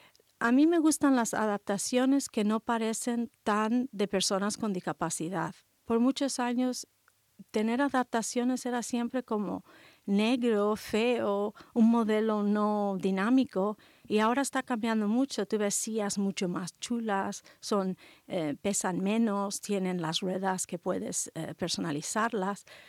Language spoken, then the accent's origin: Spanish; California, United States; moved away; Siempre cuando yo como soy californiana, pues hemos tenido que viajar mucho.